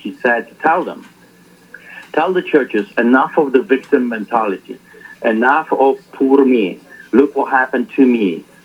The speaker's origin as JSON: {"language": "English", "country": "Poland", "tie": "born or raised there", "said": "because I grew up in Poland and history was everywhere in front of our eyes, I decided to teach history."}